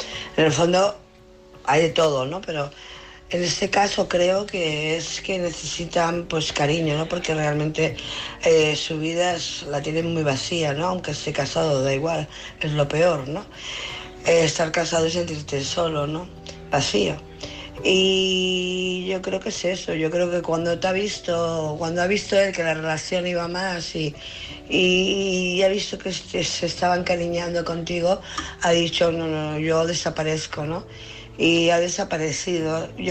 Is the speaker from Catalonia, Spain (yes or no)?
yes; Barcelona, Catalonia, Spain; Hola, buenas noches … de Barcelona.